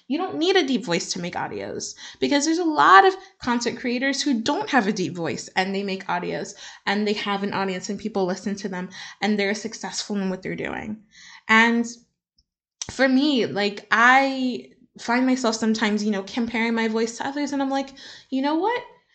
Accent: United States; I am American, so I can answer this question.

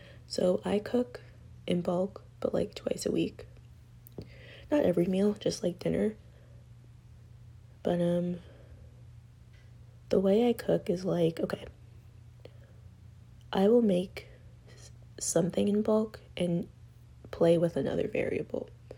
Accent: Canada; I'm from Canada. I don't even know what the Midwest is.

